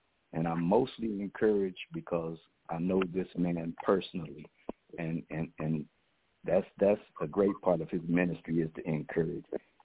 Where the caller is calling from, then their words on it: Round Rock, Texas, United States; I'm calling from Round Rock, Texas